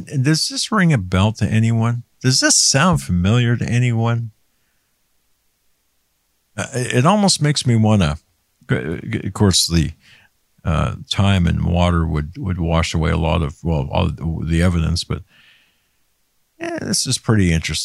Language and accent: English; Erie, Pennsylvania, United States; the assassination has ties to my hometown of Erie, Pennsylvania.